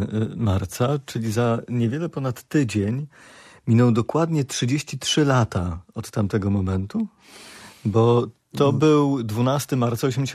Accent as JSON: {"language": "Polish", "town": "Gdynia", "region": "Pomeranian Voivodeship", "country": "Poland", "said": "ja też mieszkam w Śródmieściu Gdyni, więc bardzo rozumiem takie... To ty jesteś chłopak ze Śródmieścia, ja jestem chłopak ze Śródmieścia"}